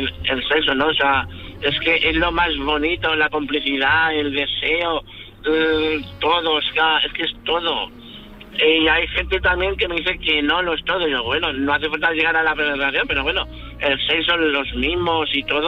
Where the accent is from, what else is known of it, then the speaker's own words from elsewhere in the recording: Marines, Valencian Community, Spain; Yo tengo 43 años y desde mis 23 soy conductor de autobús. Vale, soy de Valencia, Marines, Valencia.